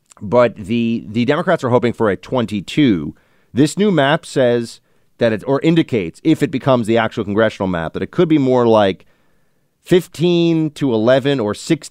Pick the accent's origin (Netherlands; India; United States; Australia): United States; New York; Carolyn Maloney, my former congresswoman when I grew up in New York.